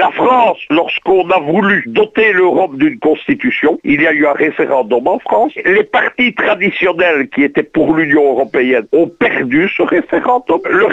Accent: Belgium; je suis un Français de Belgique, nous avons été Français sous la Première République française et sous le Premier Empire. Nous avons une nostalgie de ça, c'est notre culture.

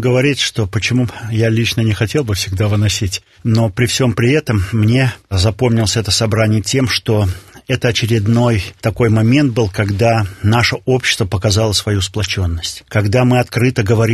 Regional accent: Belarus; мы, белорусы, белорусский народ

